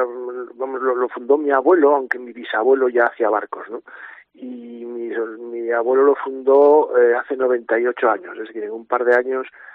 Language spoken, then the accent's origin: Spanish; Asturias, Spain; yo soy del occidente de Asturias, nací y vivo aquí